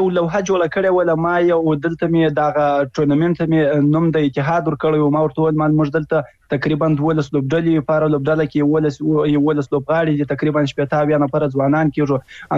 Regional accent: Afghanistan

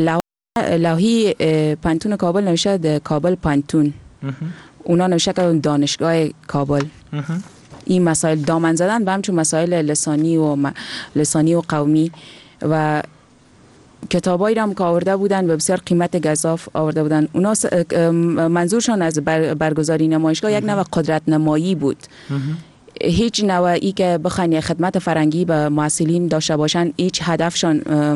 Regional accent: Afghanistan; امروز ما در وطنم آمدیم

